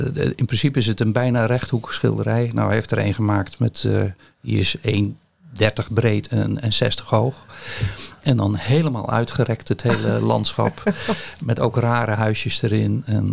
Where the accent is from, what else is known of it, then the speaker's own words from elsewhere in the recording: Middelharnis, South Holland, Netherlands; Ik kom uit Middelharnis, Sommelsdijk.